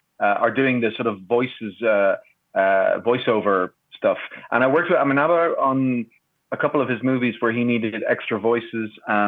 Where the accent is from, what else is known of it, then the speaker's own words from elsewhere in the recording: Ireland; because I'm from Ireland.